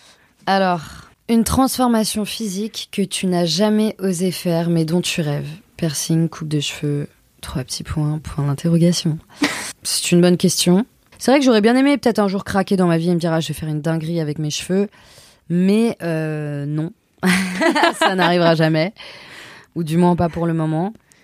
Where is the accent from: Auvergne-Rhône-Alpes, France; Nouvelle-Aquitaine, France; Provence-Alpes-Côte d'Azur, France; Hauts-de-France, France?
Auvergne-Rhône-Alpes, France; Gex; J'ai grandi à Gex, à la frontière de Genève.